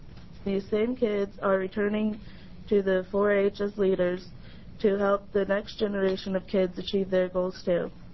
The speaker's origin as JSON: {"language": "English", "town": "Astoria", "region": "Oregon", "country": "United States", "said": "I am from Astoria, Clatsop County, and this would be my third year in 4-H."}